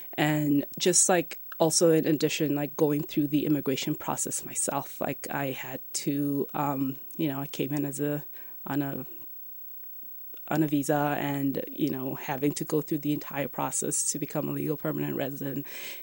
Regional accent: Tanzania; now in United States; And I came to emigrated to the United States. I'm originally from Tanzania.

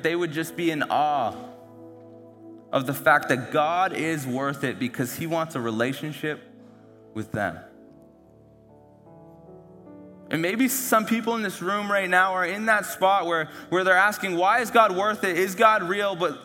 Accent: Moncton, New Brunswick, Canada; I grew up in Moncton. I'm from Canada. I'm from the Maritimes. That's a culture that I grew up in. That's the identity that I have.

